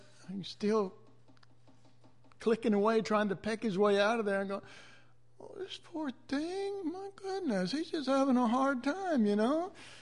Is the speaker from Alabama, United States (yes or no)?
no; Dallas, Texas, United States; And I was raised in Oak Cliff, and that doesn't mean much to you here, but anybody knows anything about Dallas area, it's a rough area.